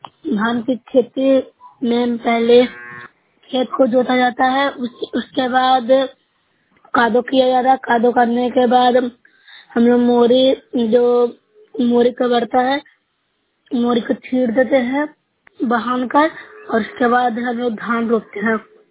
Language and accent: Hindi; Bihar, India; मैं नूसा ब्लॉक से हूँ, जिला नालंदा से निवासी हूँ।